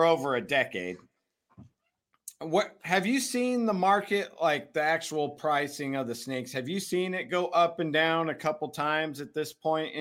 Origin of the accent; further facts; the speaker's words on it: Ventura, California, United States; I'm from Ventura originally.